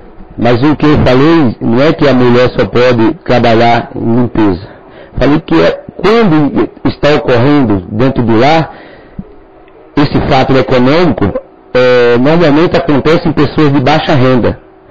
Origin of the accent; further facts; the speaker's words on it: Alagoas, Brazil; now in São Paulo, Brazil; Eu sou nordestino, sou do estado de Alagoas. Eu cheguei aqui em São Paulo no ano de 80